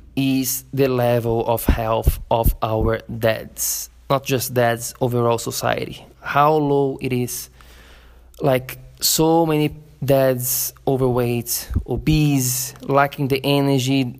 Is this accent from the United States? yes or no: no; Florianópolis, Santa Catarina, Brazil; English is a second language; we travel from my hometown, Florianópolis, in Brazil. We are in Brazil right now, to the big city of São Paulo.